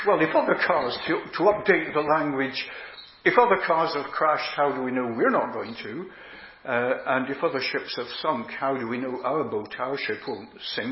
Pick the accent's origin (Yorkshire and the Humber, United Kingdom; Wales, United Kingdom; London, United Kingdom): Yorkshire and the Humber, United Kingdom; Huddersfield; in my hometown, Huddersfield, that's Yorkshire.